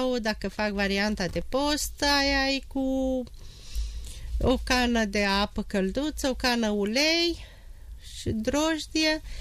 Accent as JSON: {"language": "Romanian", "town": "Valea Seacă", "country": "Romania", "tie": "born or raised there", "said": "unde am crescut și am copilărit, în Valea Seacă"}